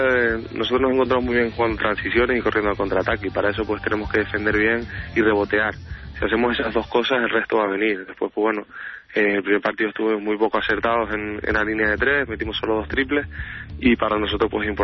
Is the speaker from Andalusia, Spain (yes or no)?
no; Canary Islands, Spain; Desde que vine, salí de Canarias, bueno